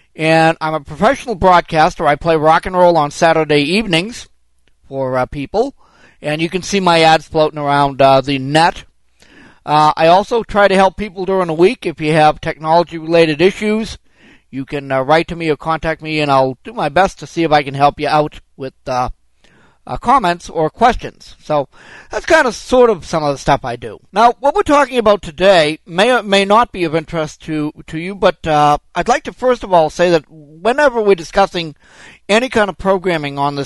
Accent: Sacramento, California, United States; I'm from Sacramento, California.

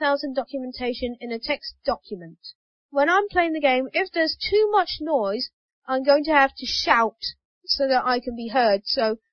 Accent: Gillingham, South East England, United Kingdom; from Gillingham, Kent, in England.

